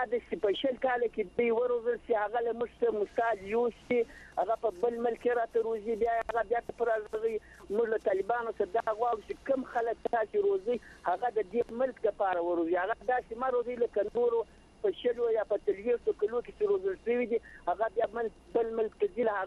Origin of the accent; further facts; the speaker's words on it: Zabul, Afghanistan; زه د زابل د ولایت ته غرد ولسوالۍ